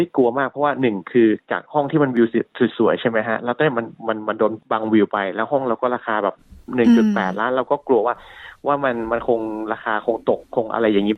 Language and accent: Thai; Lampang, Thailand; อย่างบ้านผมอยู่ที่ลำปางเนี่ยหรือว่าในเชียงใหม่ก็คงจะลำบาก